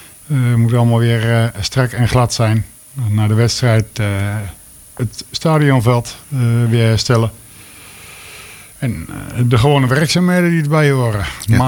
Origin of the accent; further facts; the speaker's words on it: Apeldoorn, Gelderland, Netherlands; also born or lived in Klarenbeek; Ik kom uit Apeldoorn.